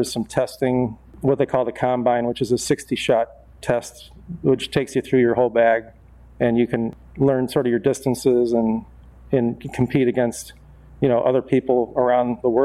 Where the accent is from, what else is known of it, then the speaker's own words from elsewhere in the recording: Geneva, United States; I'm from Geneva, so I've always been in the area